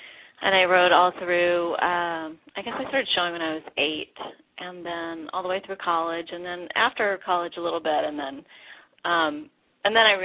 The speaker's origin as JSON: {"language": "English", "region": "Virginia", "country": "United States", "tie": "born or raised there", "said": "I grew up in Virginia, and I grew up on a farm"}